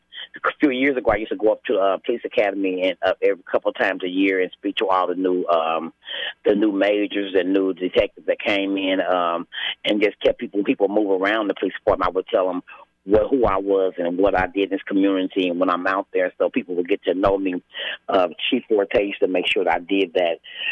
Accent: Kansas City, Missouri, United States; Boy, I've been born and raised in Kansas City all my life. I love my community.

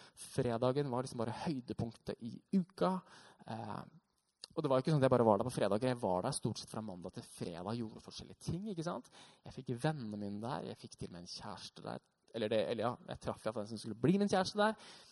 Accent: Hamar, Innlandet, Norway; Jeg er født og oppvokst på Hamar, gikk en menighet, sånn som dette her, bare mye mindre.

